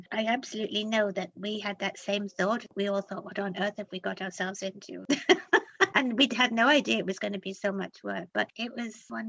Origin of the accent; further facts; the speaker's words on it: United Kingdom; I'm sorry, I'm British